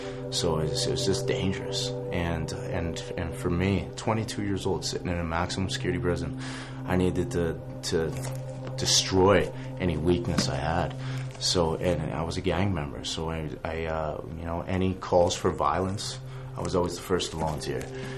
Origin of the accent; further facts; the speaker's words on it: Calgary, Alberta, Canada; born there; I was born in Calgary, Alberta.